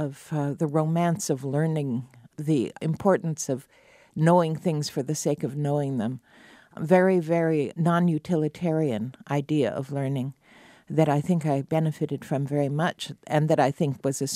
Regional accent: Idaho, United States; On learning that I'm from Idaho, people have not infrequently asked

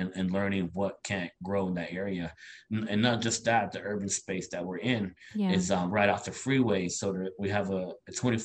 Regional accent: Southwest, United States; moved away as an adult; because I'm Navajo from the Southwest, moved here 10 years ago.

